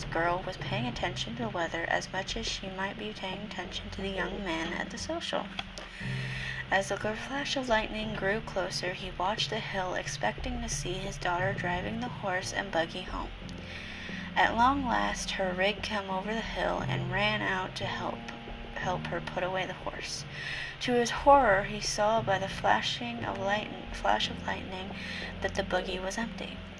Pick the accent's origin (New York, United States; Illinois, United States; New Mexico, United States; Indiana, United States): Indiana, United States; Spooklight Hill is a very common thing from where I'm from Indiana.